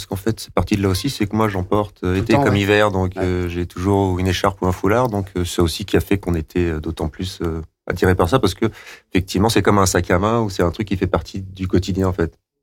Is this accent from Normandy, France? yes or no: no; Bourbon-l'Archambault, Auvergne-Rhône-Alpes, France; Ah bah du coin, tout à fait. Moi, je suis né à Bourbon-l'Archambault. Je ne pouvais pas faire plus bourbonnais